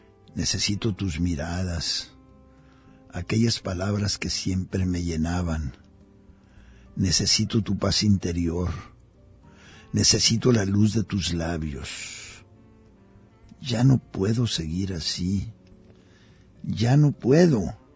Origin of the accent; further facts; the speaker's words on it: Sonora, Mexico; En mi tierra se utilizan mucho el tamal de elote, allá en Sonora, donde es otra composición.